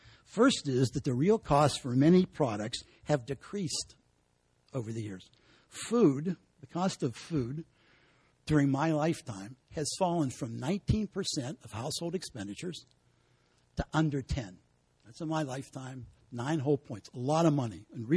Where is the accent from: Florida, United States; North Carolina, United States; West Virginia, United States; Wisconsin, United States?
West Virginia, United States; because I sometimes miss my hometown back in West Virginia, I'd subscribe to my local newspaper where I grew up.